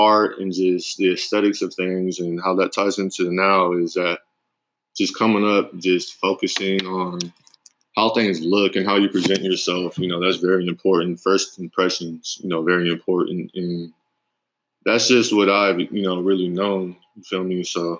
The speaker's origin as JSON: {"language": "English", "town": "Las Vegas", "region": "Nevada", "country": "United States", "tie": "born or raised there", "said": "I was born and raised in Las Vegas. All I know is Las Vegas."}